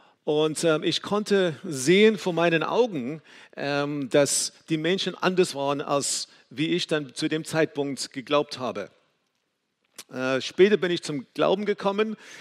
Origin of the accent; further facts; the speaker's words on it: South Africa; Ich bin in einer großen, so traditionellen Kirche dann aufgewachsen in Südafrika.